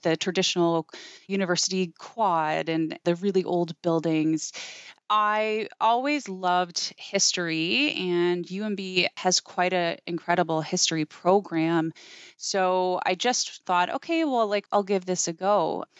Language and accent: English; Bible Hill, Nova Scotia, Canada; You know, I think it was just an incredible place to grow up.